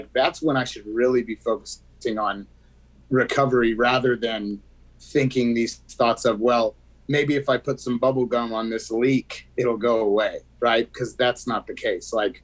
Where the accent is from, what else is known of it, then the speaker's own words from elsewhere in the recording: Texas, United States; I grew up in West Texas. Football was everything.